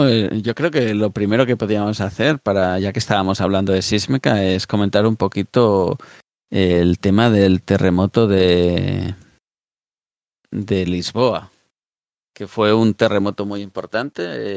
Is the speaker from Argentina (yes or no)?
no; Catalonia, Spain; Que yo soy catalán